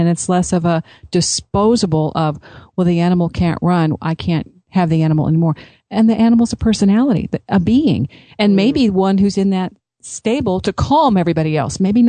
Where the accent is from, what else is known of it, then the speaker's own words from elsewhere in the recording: Kansas, United States; born there; Hey, I was born here in Kansas, okay?